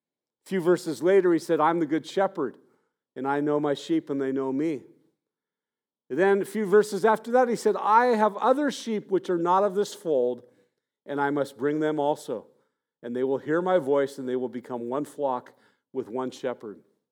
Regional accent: Monrovia, California, United States; born there; I was born in Monrovia, but we seldom went there.

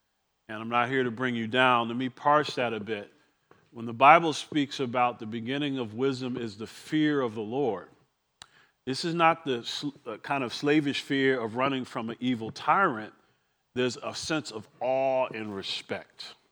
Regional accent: East Coast, United States; I grew up on the East Coast, and I remember certain times in the winter we get snow.

